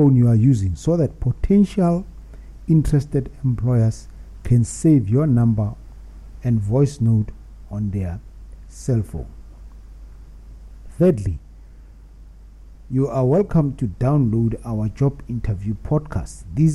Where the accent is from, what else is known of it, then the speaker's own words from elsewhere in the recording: South Africa; I am a South African citizen wishing to make a difference to my community as well as my country.